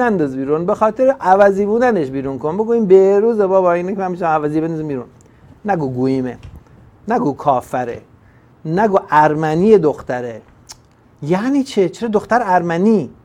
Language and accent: Persian; Iran; moved away; ما همه فرار کردیم از ایران و اومدیم بیرون